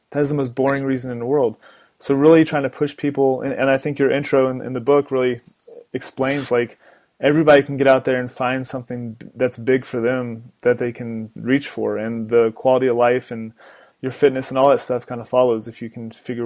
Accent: Florida, United States; I grew up in South Florida and there's adventure there, but it's not, I live in Colorado now.

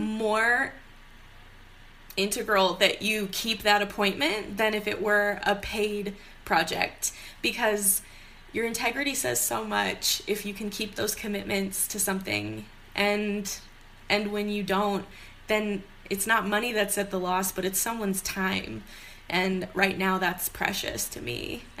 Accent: Midwest, United States; Because growing up in the Midwest, for me, it was very, what's vegan?

